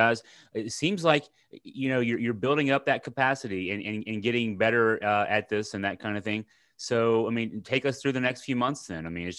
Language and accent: English; Deerfield, Virginia, United States; I grew up in the Deerfield, or at least I spent my first few years growing up in the Deerfield area.